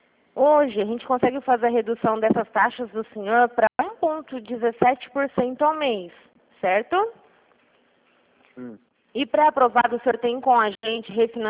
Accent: Araçatuba, São Paulo, Brazil; Sou de Araçatuba.

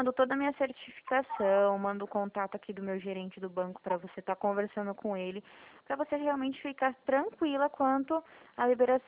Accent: Dracena, São Paulo, Brazil; Minha cidade é aqui de Dracena, no interior do estado de São Paulo, perto de Presidente Prudente.

